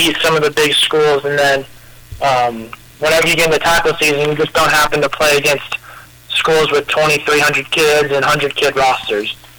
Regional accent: Arizona, United States; Being born and raised in Arizona my whole life, it has to be the Cardinals.

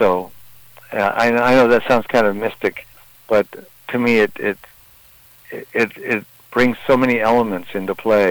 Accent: Fort Leavenworth, Kansas, United States; born there; also born or lived in Ankara, Turkey / California; Well, I'm an Army brat, so I was born in Fort Leavenworth, Kansas, and lived in a lot of military bases the East Coast, and then finally went to Turkey, Ankara, Turkey, for about 3.5 years when I was, eight or so

